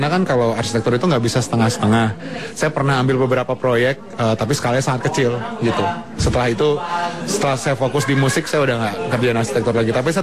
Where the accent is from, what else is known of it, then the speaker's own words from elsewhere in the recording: Bukittinggi, West Sumatra, Indonesia; Saya dari Bukit Tinggi, saya lahir di Bukit Tinggi, tapi saya bermusiknya di Bandung